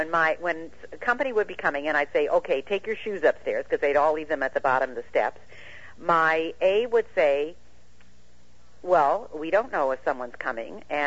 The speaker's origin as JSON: {"language": "English", "region": "New York", "country": "United States", "tie": "born there", "said": "I was born in New York State."}